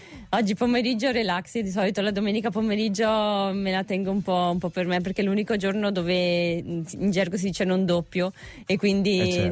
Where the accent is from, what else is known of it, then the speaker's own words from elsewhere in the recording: Venice, Veneto, Italy; perché dovevo correre nella mia Venezia, perché sono veneziana